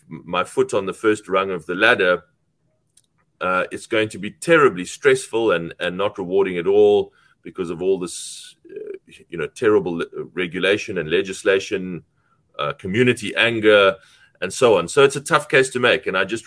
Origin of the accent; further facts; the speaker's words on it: South Africa; I, as a South African, as a mayor in Cape Town